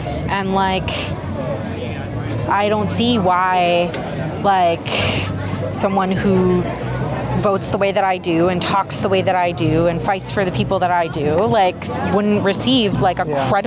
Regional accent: Pakistan; My family is, I'm Pakistani, right? And like, we speak Urdu, and our dialect, essentially, right?

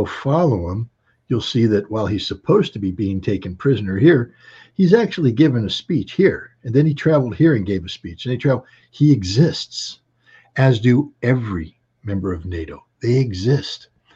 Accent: United States; I'm American. I butcher everything I say, man.

